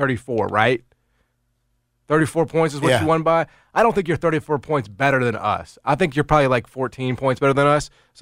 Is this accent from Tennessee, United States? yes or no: yes; Memphis, Tennessee, United States; when I talk to people that are not from Tennessee and like I tell them I'm from Memphis